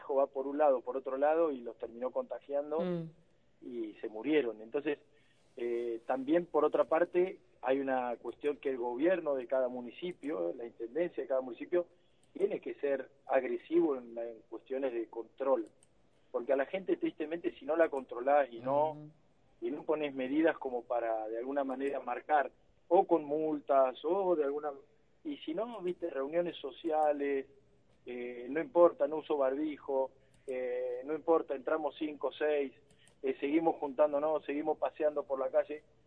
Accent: Río Gallegos, Santa Cruz, Argentina; yo la semana pasada acá en Río Gallegos perdí dos, yo soy de acá de Gallegos

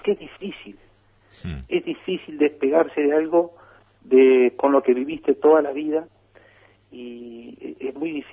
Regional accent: Victoria, Entre Ríos, Argentina; born there; soy nacido en Victoria, Entre Ríos, siempre digo lo mismo, capital provincial del carnaval y sucursal del paraíso.

